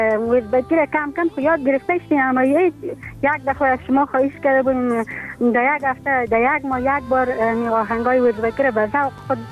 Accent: Afghanistan; چون همگی ما افغان هستیم

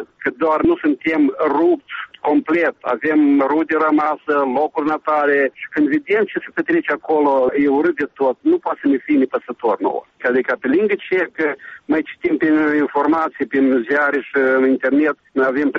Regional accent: Recea, Strășeni District, Moldova; și eu sunt din Recea Strășeni. Am fost nu demult acolo, sunt multe case părăsite

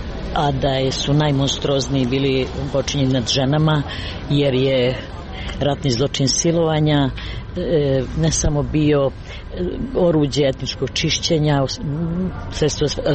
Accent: Serbia; nama koje dolazimo iz Srbije

